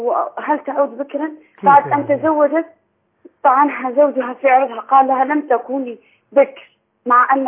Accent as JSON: {"language": "Arabic", "country": "Iraq", "said": "من العراق."}